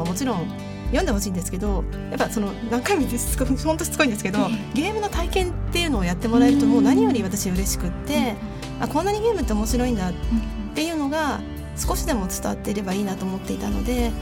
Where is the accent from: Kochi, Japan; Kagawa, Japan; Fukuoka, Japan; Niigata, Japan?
Kagawa, Japan; 地元香川県なんで